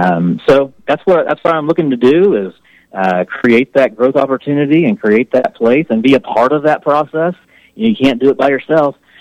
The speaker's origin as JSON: {"language": "English", "region": "Kansas", "country": "United States", "said": "I love Kansas. I love living here. This is my home state."}